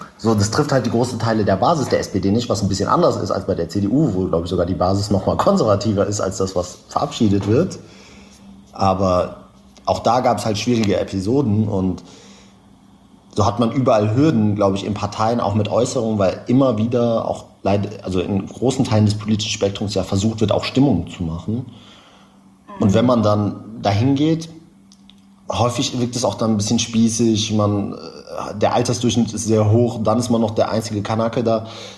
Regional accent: Essen, North Rhine-Westphalia, Germany; in meiner Heimatstadt Essen

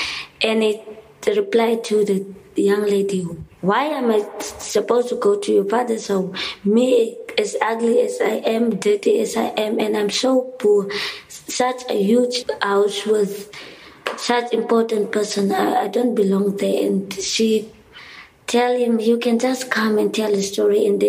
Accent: Kimberley, Northern Cape, South Africa; I'm from the Northern Cape, Kimberley. I'm from the Kong community, speaking Montali

